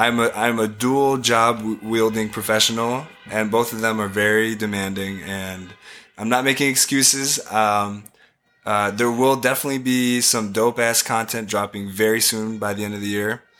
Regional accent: Wisconsin, United States; Yeah. I mean, I grew up in Wisconsin, you know.

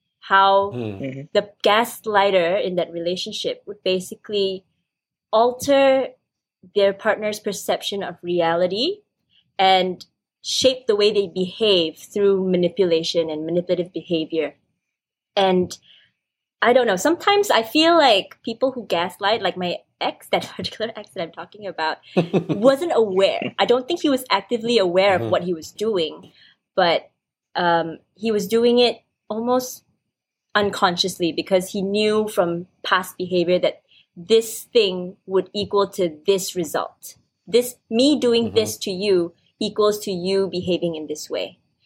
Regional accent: Malaysia; now in Singapore; growing up in Malaysia, coming to Singapore

